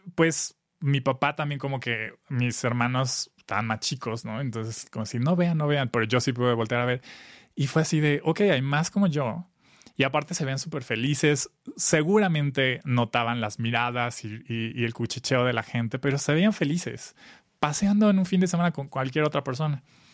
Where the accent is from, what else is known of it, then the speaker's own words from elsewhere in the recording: Mexico City, Mexico; crecí a secundaria, prepa en Ciudad de México.